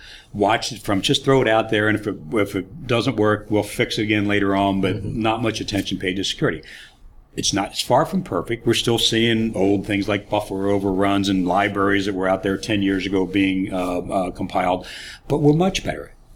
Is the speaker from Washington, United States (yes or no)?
yes; Washington, United States; probably going from the real Washington, my home state, probably across to Oregon